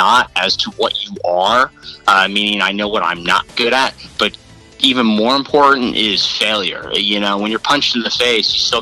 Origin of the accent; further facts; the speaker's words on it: Cincinnati, Ohio, United States; I grew up in Cincinnati, and my family moved there in 1978 when I was 6 and a half.